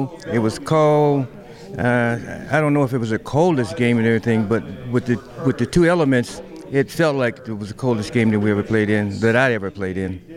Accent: Midwest, United States; I'm from the Midwest, so I'm always in the cold weather, you know.

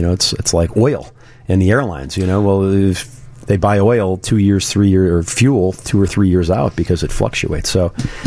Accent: Orland Park, Illinois, United States; I grew up in Orland Park, so we didn't really...

